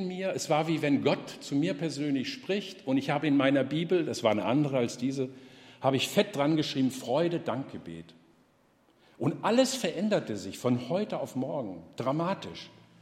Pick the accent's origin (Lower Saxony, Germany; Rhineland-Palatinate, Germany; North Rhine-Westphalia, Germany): Rhineland-Palatinate, Germany; Katzenelnbogen; born there; Ich war in meinem Geburtsort Katzenelnbogen